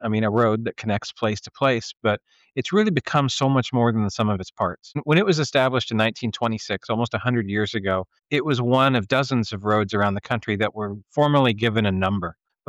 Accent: Tulsa, Oklahoma, United States; When I got home, born and raised in the Tulsa area, came back to Tulsa and thought, well, I've never really paid attention to anything around here.

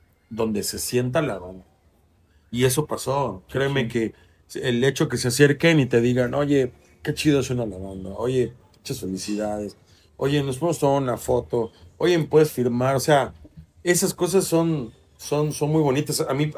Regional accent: Chiapas, Mexico; No, somos del sur, somos de Chiapas.

